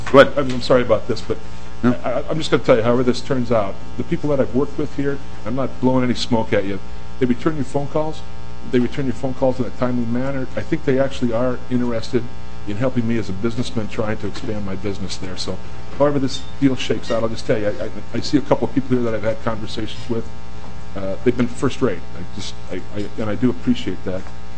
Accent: Minnesota, United States; I'm from Minnesota, I live in Minnetonka, my office is in Hugo

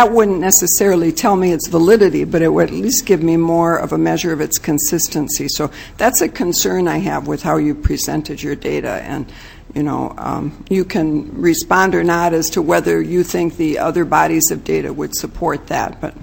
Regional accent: Minnesota, United States; And as some a Minnesotan, if I wanted to understand the fairness of that comparison better

